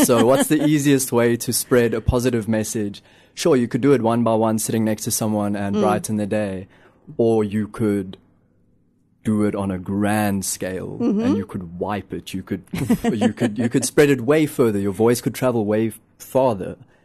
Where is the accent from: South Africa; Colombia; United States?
South Africa; Wilderness, Western Cape; now in Muizenberg, South Africa; I'm from the Garden Route, you could say.